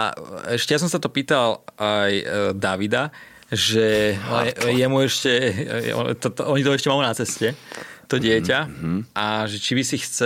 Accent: Pezinok, Bratislava Region, Slovakia; My pezinčania sme to nikdy nevedeli odložiť.

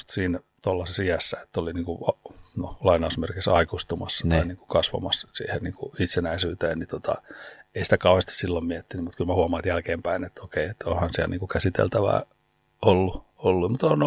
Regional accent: Kaarina, Southwest Finland, Finland; also born or lived in Oulu; mä oon syntynyt Oulussa, mutta olet tullut kouluun ja sitten Turkuun ja asunut itse asiassa Kaarinassa niin varsinaiset ne kouluvuodet siinä Turun ja Paraisten välillä

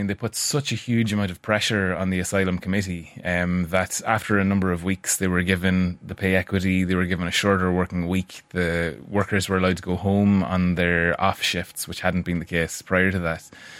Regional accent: County Monaghan, Ireland; I'm from Monaghan myself

